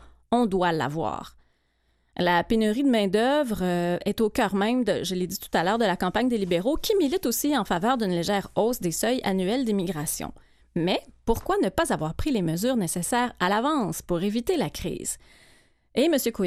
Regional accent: Quebec, Canada; Moi, j'ai grandi en Abitibi.

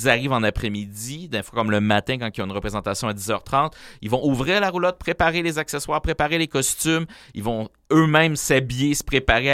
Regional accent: Montreal, Quebec, Canada; C'était Mercier, Tétroville, c'est là où j'ai grandi enfant.

